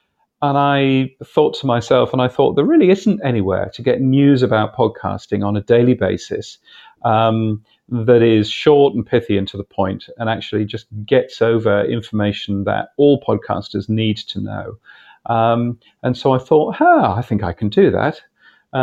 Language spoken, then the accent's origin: English; United Kingdom; now in Australia; As is obvious, I'm a Brit as well.